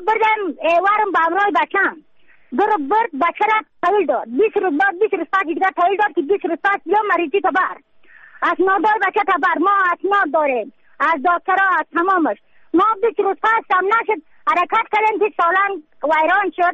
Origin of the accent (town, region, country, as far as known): Badakhshan, Afghanistan